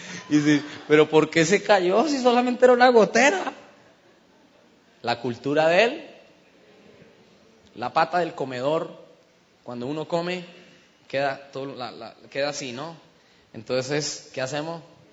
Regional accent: Colombia; Fui a la casa de mi abuelo hace como unos 5 años, allá a Colombia. Yo soy de Colombia

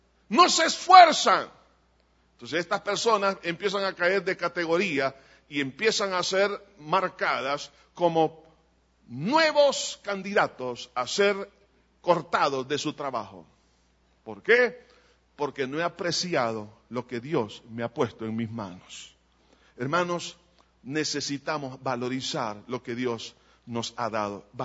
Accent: El Salvador; Como salvadoreños hemos perdido una valorización en los últimos 15 años.

